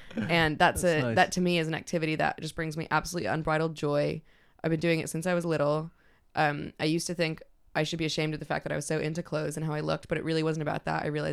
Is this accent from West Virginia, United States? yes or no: no; Vermont, United States; Because I'm from Vermont.